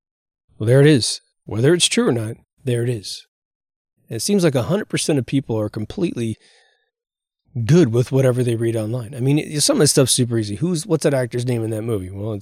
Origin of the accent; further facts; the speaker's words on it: Kansas, United States; I come from Kansas. Well, we're not real rich in Kansas.